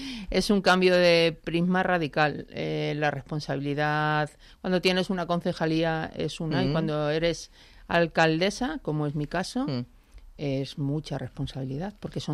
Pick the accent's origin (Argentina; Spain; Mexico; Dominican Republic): Spain; Chapinería, Community of Madrid; also born or lived in Alcorcón; Yo soy de Chapinería.